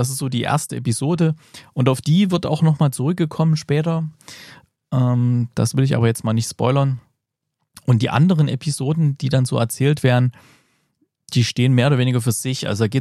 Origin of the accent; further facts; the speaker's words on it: Gera, Thuringia, Germany; Denn ich war vergangenes Wochenende in meiner alten Heimatstadt und habe da ein Kino entdeckt, in dem ich früher war.